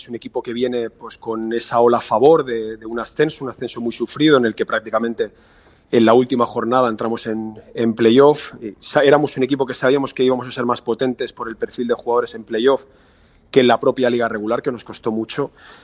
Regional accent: Barcelona, Catalonia, Spain; No, soy de Barcelona, lo que prácticamente mi carrera deportiva ha ido fuera de aquí y no, ahora mismo resido en Barcelona.

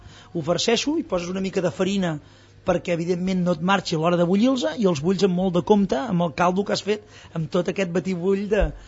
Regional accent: Monistrol de Calders, Catalonia, Spain; Jo sóc de Monistrol de Calders, fill de Monistrol de Calders.

